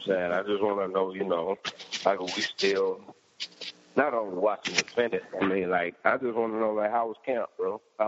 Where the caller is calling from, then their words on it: Chicago, Illinois, United States; I'm calling from Chicago.